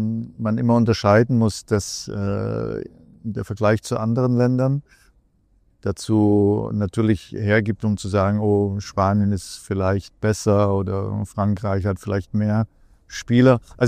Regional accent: Germany; ich als Deutsche

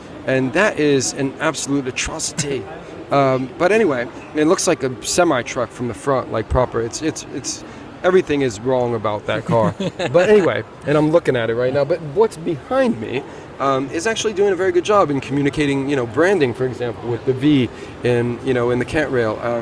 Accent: United States; but I grew up in the States.

